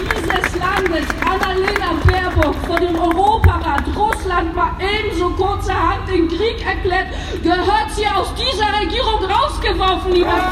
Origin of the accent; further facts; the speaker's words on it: Poland; Und ich habe es ja vorhin gesagt, ich komme aus Polen.